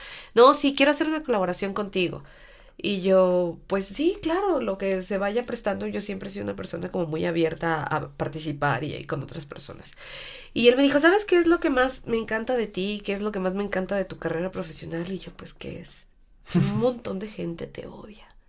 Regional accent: León, Guanajuato, Mexico; born there; also born or lived in Puerto Vallarta; Yo nací aquí en la ciudad de León, Guanajuato, pero fui a registrarme en Michoacán.

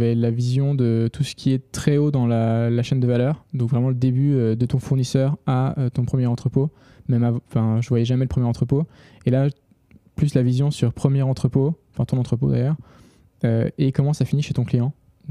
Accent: Switzerland; donc je suis suisse à la base, donc pas français

